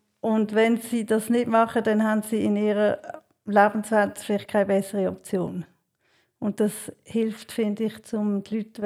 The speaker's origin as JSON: {"language": "German", "town": "Basel", "region": "Basel-Stadt", "country": "Switzerland", "tie": "born or raised there", "said": "Ich bin in Basel aufgewachsen, wie man gehört. Ich habe dort Matur gemacht."}